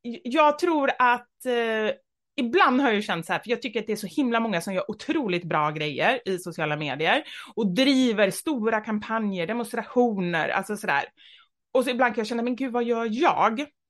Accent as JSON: {"language": "Swedish", "town": "Gothenburg", "region": "Västra Götaland County", "country": "Sweden", "tie": "born or raised there", "said": "Jag är uppvuxen i Kortedala, en förort. Jag skulle säga gangsterförort. Ja, Göteborg, precis."}